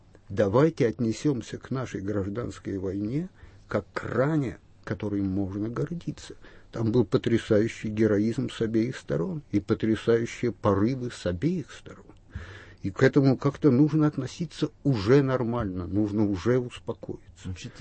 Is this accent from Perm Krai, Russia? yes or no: yes; Perm, Perm Krai, Russia; Вот мой родной город Пермь, я там часто бываю